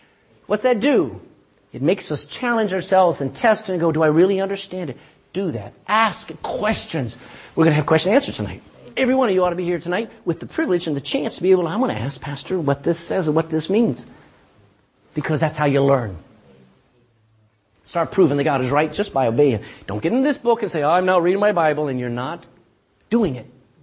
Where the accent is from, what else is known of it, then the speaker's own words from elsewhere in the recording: Texas, United States; I'm a Texan. No Texan talks like the King's English.